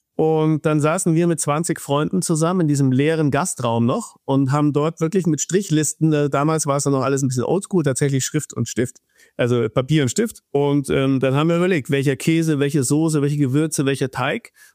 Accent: Munich, Bavaria, Germany; born there; moved away as an adult; now in Hamburg, Germany; Ich bin Münchner gebürtiger, aber lebe seit 20 Jahren in Hamburg. Ich bin damals für die Werbung nach Hamburg gegangen.

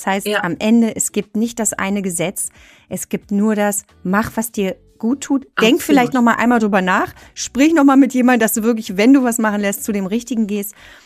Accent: Berlin, Germany; ich komme ja aus West-Berlin

